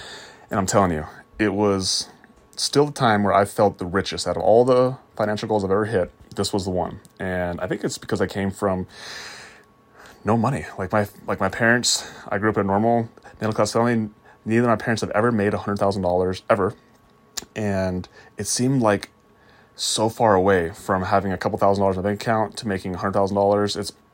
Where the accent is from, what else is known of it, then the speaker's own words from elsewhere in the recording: Utah, United States; born there; also born or lived in Germany / Texas / Montana; where I was born in Utah, and then we lived in Germany, and then Texas, we ended up in Montana.